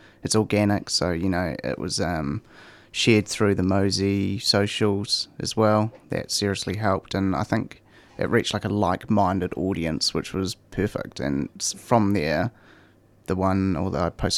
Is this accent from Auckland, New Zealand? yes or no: no; Wellington, New Zealand; accent: New Zealand; moved away as an adult; now in Melbourne, Australia; you can probably tell by the accent, I'm from New Zealand, from a little place called Wellington. Well, it's not that little in terms of New Zealand, it's the capital. But I moved to Melbourne 2.5 years ago.